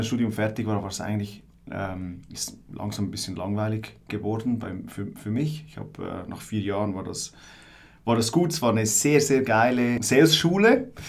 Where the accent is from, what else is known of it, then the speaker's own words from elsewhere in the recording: Glarus, Switzerland; ich komme aus Glarus ursprünglich, also ein kleines Dorf irgendwo in der Schweiz.